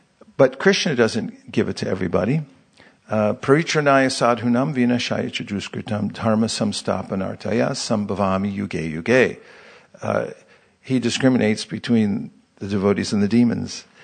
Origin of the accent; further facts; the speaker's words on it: California, United States; I'm from California. I grew up on them.